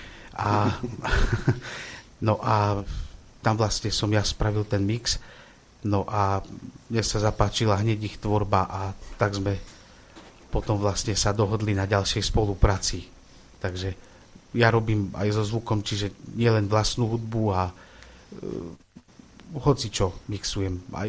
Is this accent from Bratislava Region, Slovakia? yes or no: no; Košice, Košice Region, Slovakia; my pochádzame z Košic s brachom